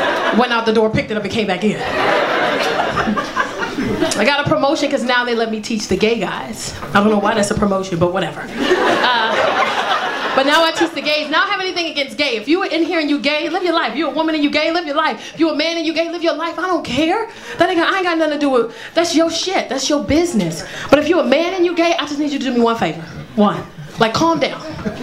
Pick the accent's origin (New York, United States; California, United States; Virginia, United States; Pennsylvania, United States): New York, United States; Like, I never, because I'm from New York, When you're from New York, everybody in New York.